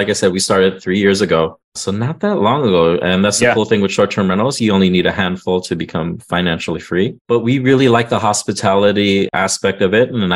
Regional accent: California, United States; I'm from Southern California and most of us can't locate those places where I invest.

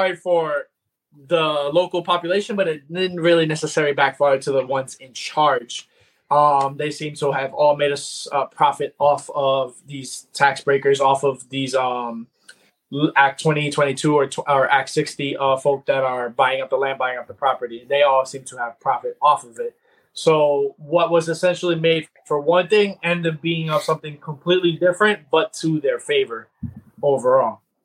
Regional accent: United States; And as somebody that's born and raised in the States, and I have a different association with my culture

